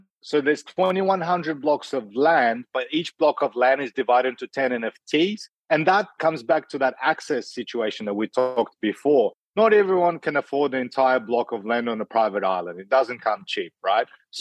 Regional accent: Australia; I'm from Australia. You're from Canada.

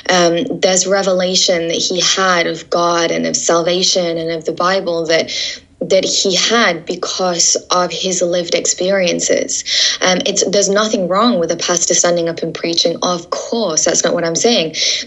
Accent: United Kingdom; even as a Brit, I'm out of place because all of these people are just kind of, the building is just amazing.

